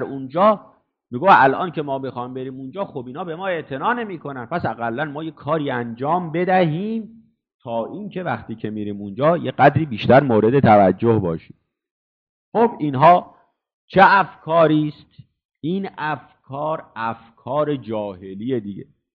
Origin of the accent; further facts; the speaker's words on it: Iran; ما از ایران هستیم و به اصطلاح شیعه هستیم